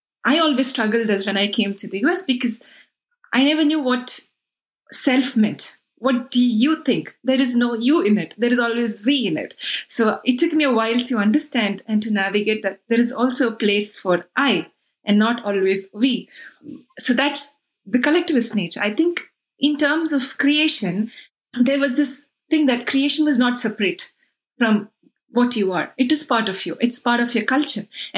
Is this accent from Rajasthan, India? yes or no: no; Hyderabad, Telangana, India; English is a second language; My relationship with nature, I grew up in Hyderabad. It is a metropolitan urban city.